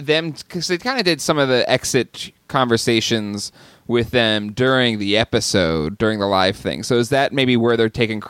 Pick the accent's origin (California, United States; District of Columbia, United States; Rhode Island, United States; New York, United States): California, United States; Okay. I'm from California. Isn't that Vocal Fry from California?